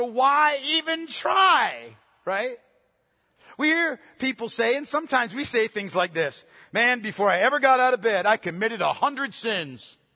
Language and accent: English; Canton, Pennsylvania, United States; when I was growing up in Canton, Pennsylvania, a little podunk town, I had no idea of the big world outside of Canton. That was my whole world.